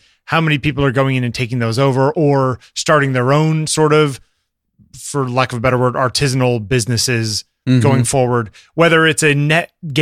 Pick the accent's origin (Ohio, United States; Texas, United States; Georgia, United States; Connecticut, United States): Connecticut, United States; And, I mean, a lot of these towns, and you know, I grew up in Connecticut.